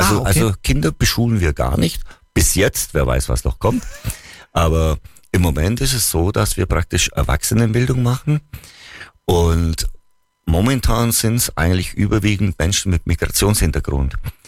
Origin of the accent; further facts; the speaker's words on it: Bavaria, Germany; weil bei uns im Allgäu, mir war das einfach immer zu anstrengend